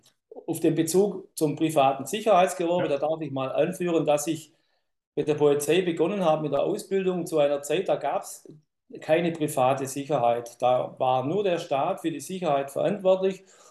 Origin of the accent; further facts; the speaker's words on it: Baden-Württemberg, Germany; Ich komme aus dem Herzen von Baden-Württemberg, Oberschwaben, etwa 50 Kilometer vom Bodensee weg. Dort bin ich aufgewachsen, dort bin ich sozialisiert